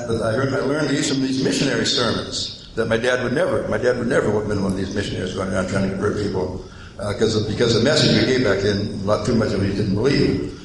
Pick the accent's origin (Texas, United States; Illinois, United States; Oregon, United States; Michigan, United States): Michigan, United States; Flint; I never heard of such a thing as a child growing up in Flint, Michigan, elsewhere.